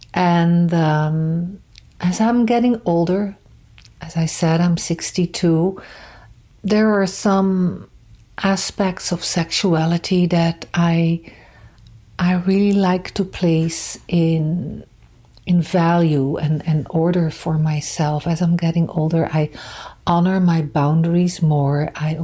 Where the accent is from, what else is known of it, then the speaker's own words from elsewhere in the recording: Rotterdam, South Holland, Netherlands; now in Montreal, California, United States; I immigrated to Montreal from the Netherlands in 2005. And before that, I lived in Rotterdam, which is a kind of a scarred city.